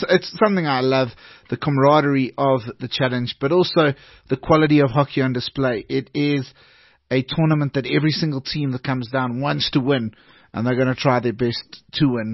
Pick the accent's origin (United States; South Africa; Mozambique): South Africa; I'm not Swiss, I'm South African.